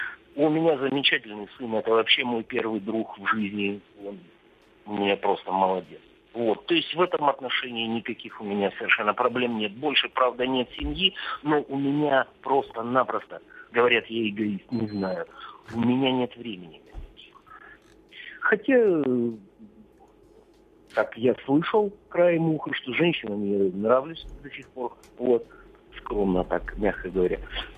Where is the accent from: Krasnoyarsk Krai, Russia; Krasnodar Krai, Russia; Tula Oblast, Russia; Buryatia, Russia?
Krasnodar Krai, Russia; Krasnodar; И во многих поколениях я краснодарец и сам здесь вырос. Но сам уже своего акцента я не замечаю.